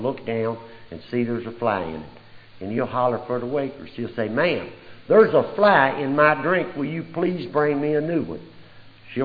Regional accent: Louisville, Kentucky, United States; born there; I was born in Louisville, Kentucky.

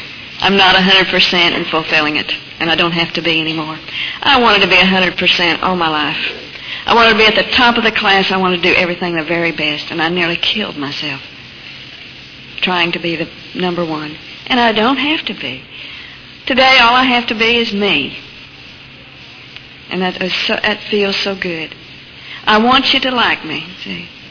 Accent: Kansas, United States; born there; I was born in Kansas

